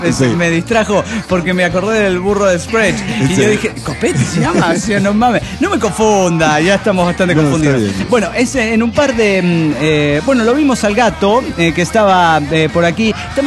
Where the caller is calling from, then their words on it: Monterrey, Nuevo León, Mexico; de Monterrey, Nuevo León, México.